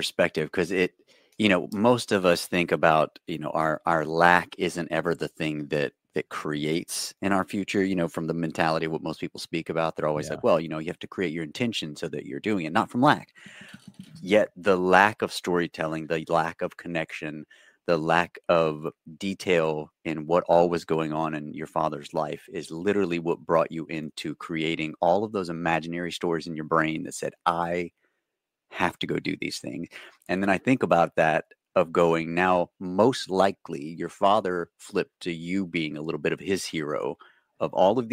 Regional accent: Louisiana, United States; I was a kid growing up in Louisiana that was like, oh, I'm going to be an actor one day.

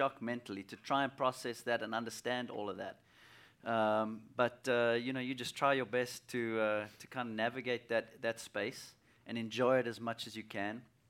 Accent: South Africa; as a young kid growing up in South Africa, just fell in love with the game

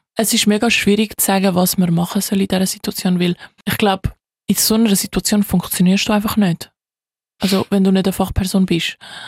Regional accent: Switzerland; born there; also ich bin ja in der Schweiz geboren und für mich ist Schweiz mein Zuhause

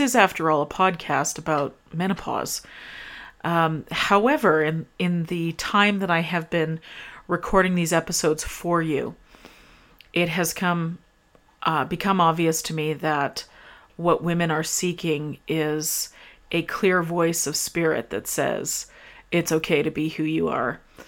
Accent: Canada; I'm Canadian, which means it doesn't matter which candidate I would have voted for.

